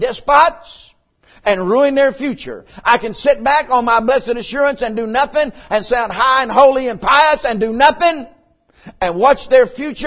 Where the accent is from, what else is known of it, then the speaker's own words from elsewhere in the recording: United States; I'm a Christian first. And after that, I'm an American.